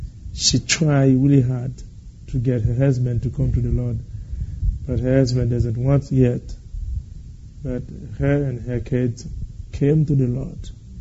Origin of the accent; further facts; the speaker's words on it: Haiti; You may know that I'm from Haiti.